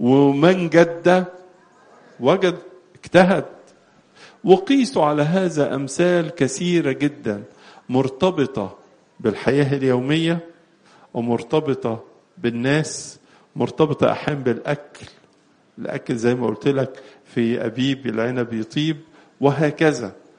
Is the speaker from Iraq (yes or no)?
no; Egypt